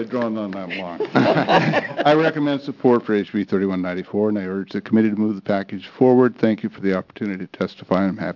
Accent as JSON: {"language": "English", "town": "Pendleton", "region": "Oregon", "country": "United States", "tie": "born or raised there", "said": "I'm also here as a born and raised in Pendleton, Oregon, Oregonian, as is my wife, my father."}